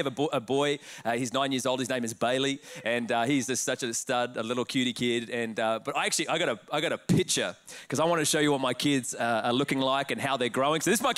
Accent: Australia; accent: Australian; And I've been told already that my accent has got thicker back to Australian.

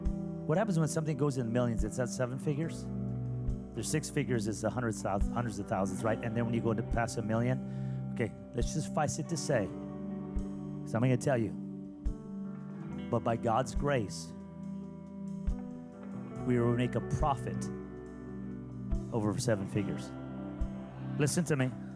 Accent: Pico Rivera, California, United States; I'm a kid from Pico Rivera, California. Lindsay Avenue off of Washington between Rosemead and Passons.

